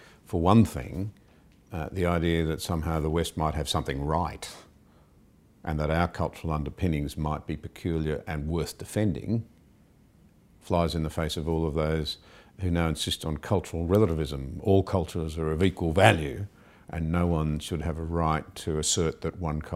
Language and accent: English; Australia; I'd have to say, as an Australian, I think regardless of your worldview and your beliefs, this is a far more important debate than is being generally recognised.